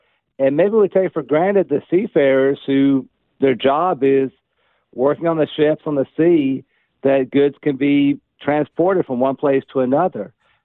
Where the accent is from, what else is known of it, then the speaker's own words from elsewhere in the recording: Texas, United States; Like, I'm from the Gulf Coast of Texas, like Houston, Galveston, Victoria, Corpus Christi, Beaumont.